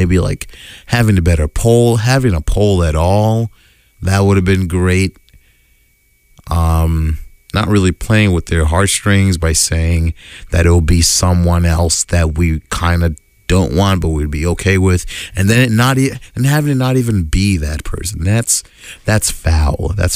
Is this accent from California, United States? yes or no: no; Houston, Texas, United States; now in Boston, United States; I'm from Houston, Texas, and people are nice on the sidewalks